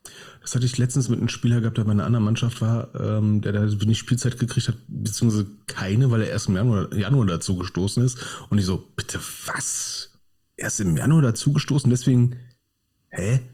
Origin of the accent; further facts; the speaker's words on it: Rixdorf, Berlin, Germany; Weil ich komme aus Rixdorf.